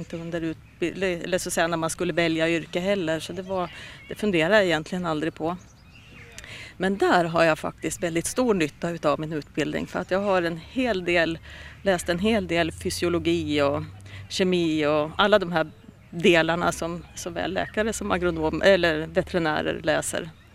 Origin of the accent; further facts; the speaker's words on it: Eskilstuna, Södermanland, Sweden; also born or lived in Sundsvall / Gothenburg; Jag är född i Sundsvall, där familjen kommer därifrån, från båda sidor. Så där är jag född och bodde tills var 6. Sedan så flyttade vi en sväng då ner om Göteborg. Och sedan har jag bott i Eskilstuna egentligen under den här grundskoletiden kan man säga.